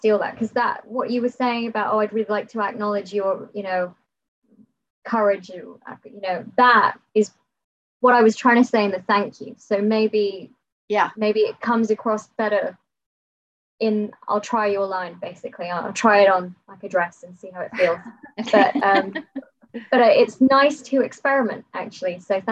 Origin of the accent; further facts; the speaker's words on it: United Kingdom; But I can't help it because I'm British.